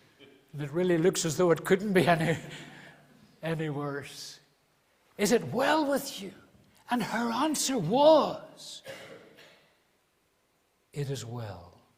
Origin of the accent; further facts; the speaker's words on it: Belfast, Northern Ireland, United Kingdom; Or if you're from Belfast, you'll say, what about you, wee lad? I know I'm from Belfast too, you see.